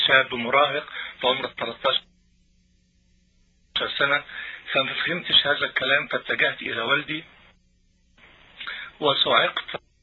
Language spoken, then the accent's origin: Arabic; Egypt; born or raised there